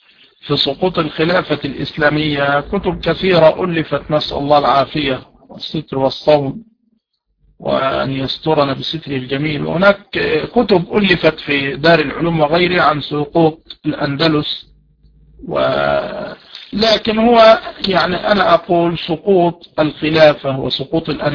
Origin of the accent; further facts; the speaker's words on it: Mansoura, Dakahlia, Egypt; أذكر كلمة سمعتها منه وأنا شبيب صغير، تصغير شاب، كان عندنا في المنصورة زمان